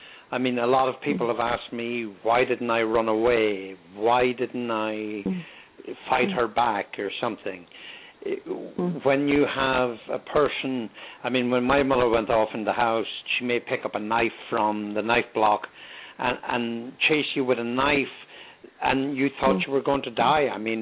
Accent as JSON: {"language": "English", "country": "Ireland", "said": "As an Irish Catholic, both myself and Patrick"}